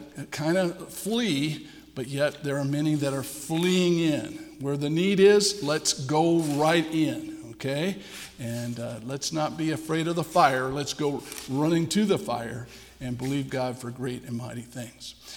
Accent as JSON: {"language": "English", "region": "California", "country": "United States", "tie": "born there", "also_born_or_lived": "Milwaukee, United States", "lives_now": "Montana, United States", "said": "So I spent over 40 years in the Milwaukee area, a long ways from where I was born in California."}